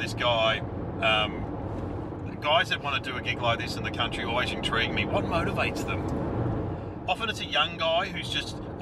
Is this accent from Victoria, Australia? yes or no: yes; Mitcham, Victoria, Australia; because I came from Mitcham